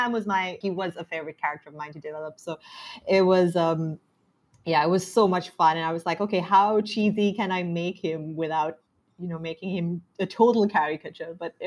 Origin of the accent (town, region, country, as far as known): Sri Lanka; born or raised there